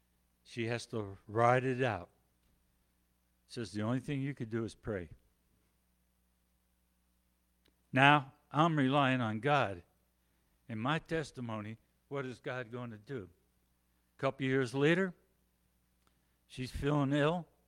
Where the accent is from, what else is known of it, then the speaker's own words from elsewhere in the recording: New Jersey, United States; And born and raised in Jersey, across the river from New York City. Grew up in a Lutheran church, went to church my whole life.